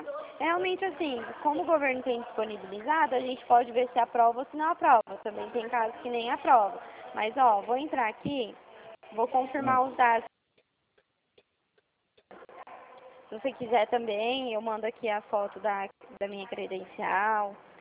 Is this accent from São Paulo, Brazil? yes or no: yes; Dracena, São Paulo, Brazil; Porque eu sou daqui da região de Presidente Prudente, município de Dracena.